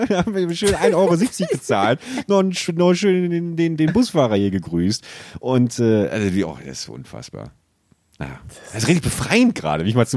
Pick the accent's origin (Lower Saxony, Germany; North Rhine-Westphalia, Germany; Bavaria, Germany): Lower Saxony, Germany; Buchholz in der Nordheide; Das ist meine alte Heimat.